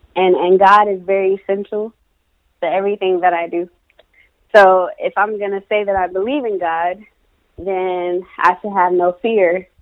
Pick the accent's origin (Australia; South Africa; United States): United States; the South; now in Los Angeles, United States; So, originally, I grew up in the South, and I actually moved to L.A.